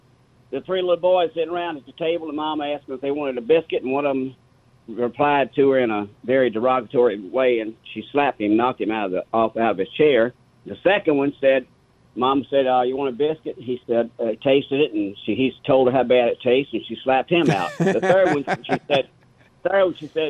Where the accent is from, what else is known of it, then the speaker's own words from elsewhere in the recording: Louisiana, United States; I'm from Louisiana, LSU is my team, of course.